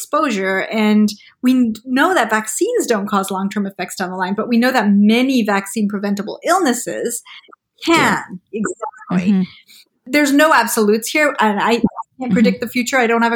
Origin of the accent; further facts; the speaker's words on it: Malawi; I grew up in Malawi in Central Africa and we didn't have, you know, huge access to vaccines.